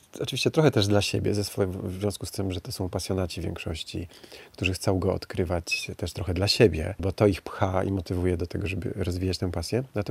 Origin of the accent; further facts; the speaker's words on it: Zamość, Lublin Voivodeship, Poland; born there; tam przez jakiś czas mieszkałem. Potem pracowałem w Lasach Państwowych, w nadleśnictwie Elbląg na północy, a urodziłem się w Zamościu, czyli też na wschodzie, ale bardziej na południu.